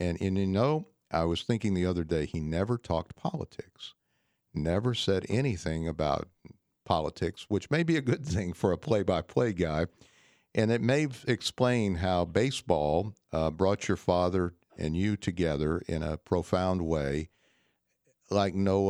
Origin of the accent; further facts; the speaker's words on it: Little Rock, Arkansas, United States; also born or lived in New Orleans; Well, I grew up 10 years in Little Rock. And even when I was in New Orleans, I could pick up KMOX.